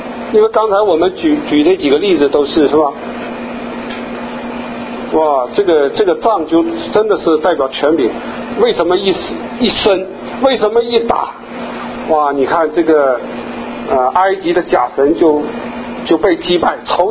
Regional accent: China; 因为我是从大陆来的

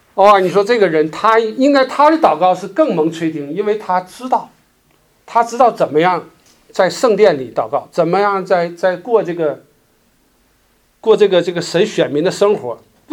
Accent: China; 就用我们中国人以前说，就是中国人说法就叫汉奸

